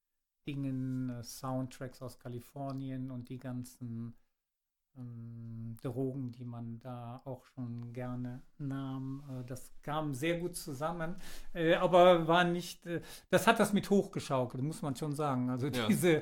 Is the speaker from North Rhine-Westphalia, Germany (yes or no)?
yes; Straelen, North Rhine-Westphalia, Germany; da wo ich herkomme, eben Strahlen am Niederrhein